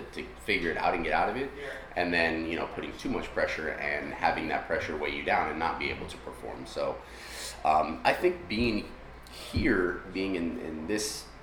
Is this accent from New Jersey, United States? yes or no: no; Downey, California, United States; I grew up in Downey.